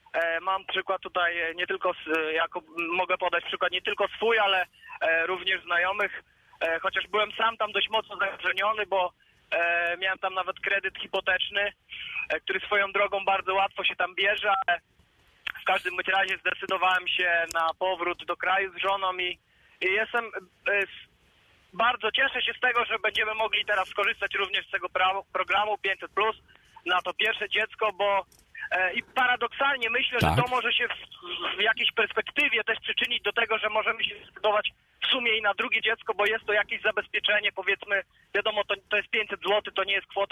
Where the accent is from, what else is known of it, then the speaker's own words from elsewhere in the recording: Milicz, Lower Silesian Voivodeship, Poland; also born or lived in United Kingdom; now in Wrocław, Poland; jestem z Wrocławia, chociaż oryginalnie pochodzę z Milicza.